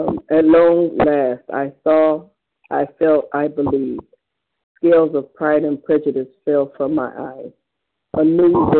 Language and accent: English; Cleveland, Ohio, United States